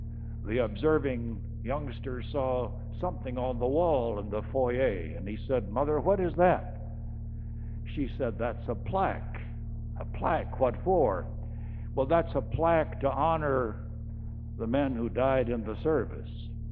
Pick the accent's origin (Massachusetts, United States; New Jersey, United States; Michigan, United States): Massachusetts, United States; Boston; born there; I was born in Boston, in the house that Paul Revere would have passed if Paul Revere had gone that way.